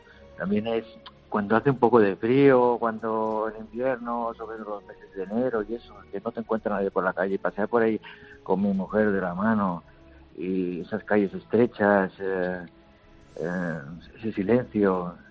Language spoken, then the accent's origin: Spanish; Palma, Balearic Islands, Spain; Esto lo he hecho o aquí en Palma, que soy de aquí, de Palma de Mallorca